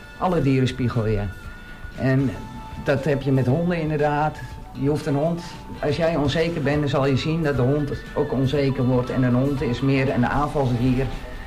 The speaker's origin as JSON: {"language": "Dutch", "town": "Texel", "region": "North Holland", "country": "Netherlands", "said": "Ik ben van Nieuwland Texel. Ik woon ook op het Nieuwland, bij de Horen."}